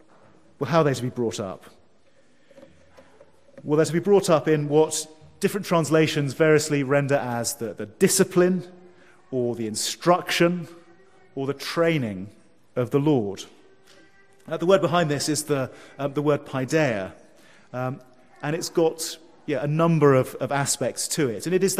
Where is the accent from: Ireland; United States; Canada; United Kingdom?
United Kingdom; England; This is like me growing up in England, where I'm just surrounded by the culture all the time, and I learn it instinctively.